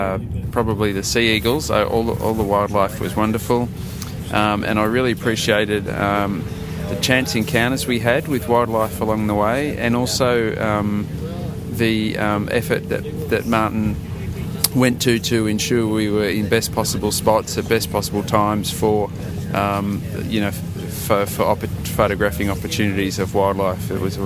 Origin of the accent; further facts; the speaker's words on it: Melbourne, Victoria, Australia; from Melbourne, Australia.